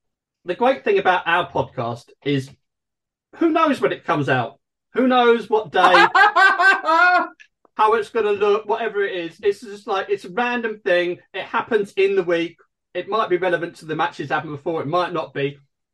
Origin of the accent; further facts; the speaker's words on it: Roehampton, London, United Kingdom; born there; I was born in Queen Mary's Road.